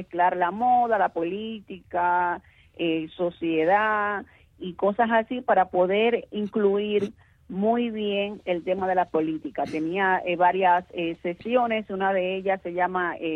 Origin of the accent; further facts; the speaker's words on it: Cuba; moved away; siendo una jovencita, no tenía cómo. Entonces, para yo poder ser una persona solvente, tuve que salir de Cuba.